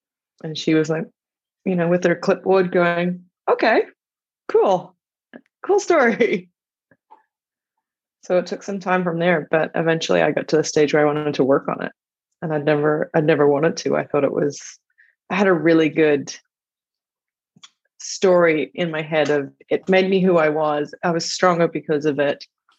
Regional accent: Australia; now in Canada; I'm from Australia. I live in Canada now.

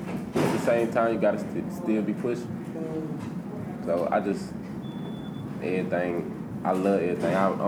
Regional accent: Charlotte, North Carolina, United States; I'm from Charlotte, too.

